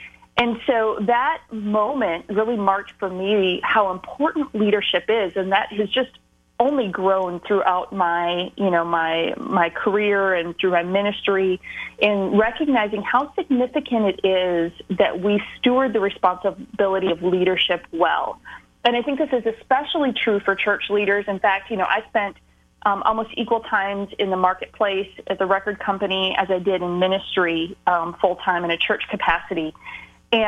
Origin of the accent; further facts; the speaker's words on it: Midwest, United States; also born or lived in Nashville; We moved from Nashville, Tennessee, where I originally worked in the music business in Nashville. So that's what got me there. I grew up in the Midwest.